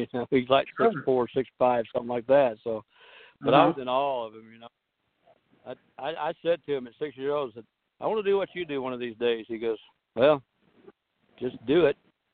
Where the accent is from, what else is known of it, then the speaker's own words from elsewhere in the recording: Calhoun, Georgia, United States; now in Chatsworth, United States; Well, I was born and raised in Calhoun, Georgia, which is just a few miles up the road.